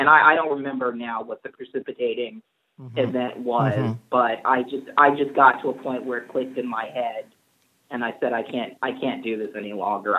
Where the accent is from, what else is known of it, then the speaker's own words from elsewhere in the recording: New York City, New York, United States; I was a Black Republican growing up in New York City.